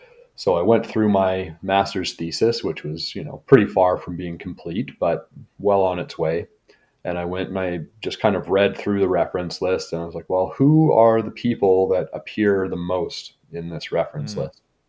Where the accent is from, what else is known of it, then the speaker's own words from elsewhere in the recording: Canada; So as a Canadian, I'm not used to paying a ton of money for university.